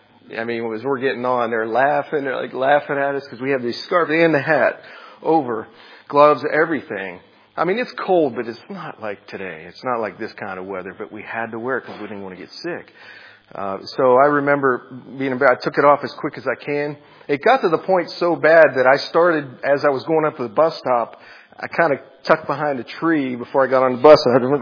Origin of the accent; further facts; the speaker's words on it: Pennsylvania, United States; You know, growing up in Pennsylvania, north of here, significantly north of about 2 hours or so, it was really cold all the time during this season.